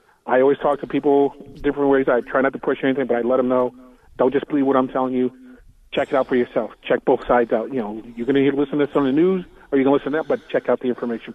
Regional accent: Connecticut, United States; I'm born and raised in Connecticut, so I'm from the East Coast.

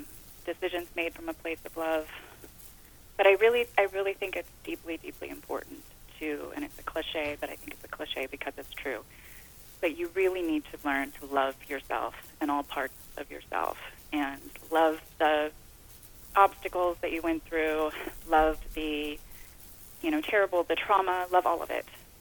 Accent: Ohio, United States; And I will say, having come from growing up in Ohio was, and, you know, God bless my Ohio family.

